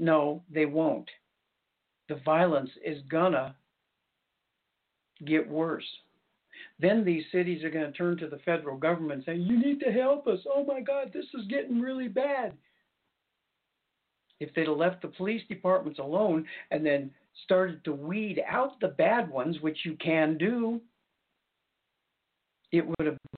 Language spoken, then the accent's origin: English; Albuquerque, New Mexico, United States; I grew up in Albuquerque.